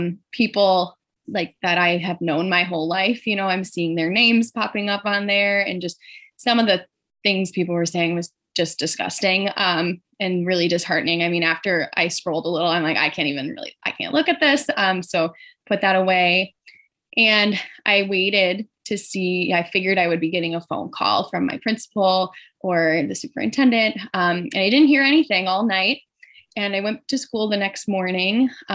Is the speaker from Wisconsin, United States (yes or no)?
yes; Burlington, Wisconsin, United States; also born or lived in Chicago; So I actually had just started teaching in Burlington, Wisconsin, my hometown. We had moved back from Chicago.